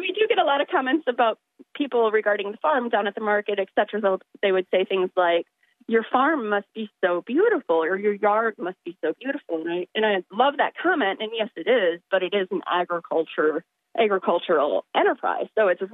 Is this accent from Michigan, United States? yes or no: yes; Big Rapids, Michigan, United States; So myself, I grew up in, I like to call it Podunk, but I grew up in Big Rapids, and my mom was a florist with a flower store.